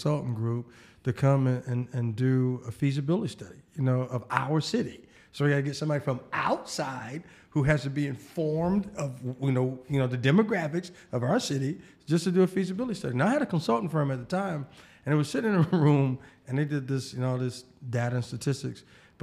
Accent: Brooklyn, New York, United States; born there; I'm originally was born in New York. My family's from here, but I was born in New York, Brooklyn, right?

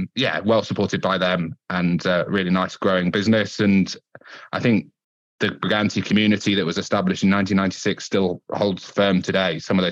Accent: Ripon, Yorkshire and the Humber, United Kingdom; also born or lived in Thirsk; from a place called Ripon, which is known as the smallest city in the UK due to its cathedral. And we moved from Ripon to Thirsk, which is about 20 minutes down the road.

